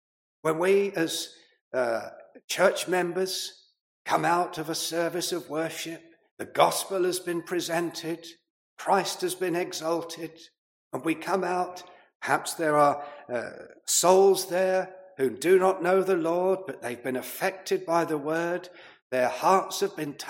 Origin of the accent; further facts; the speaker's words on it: United Kingdom; it doesn't come easy to us as stiff British people. We are not exuberant by nature